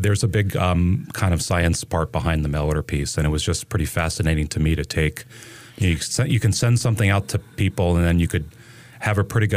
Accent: New York, United States; also born or lived in New Jersey / St. Louis / Seattle / Vermont; I grew up in the Northeast in the New York area and have lived pretty much everywhere. New York, New Jersey. Outside of New York City. Lived in New Jersey. Lived in the Midwest in the St. Louis area for a while.

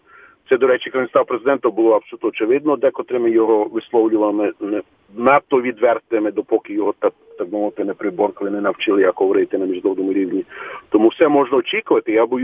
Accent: Sumy Oblast, Ukraine; моєї рідної Сумщини, звідки я кілька мій батько родом

